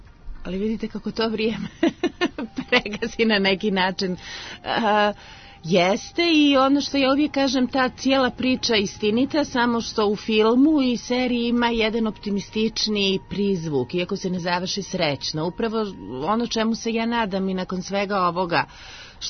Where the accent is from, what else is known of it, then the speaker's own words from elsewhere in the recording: Belgrade, Serbia; born there; osim što sam rođena u Beogradu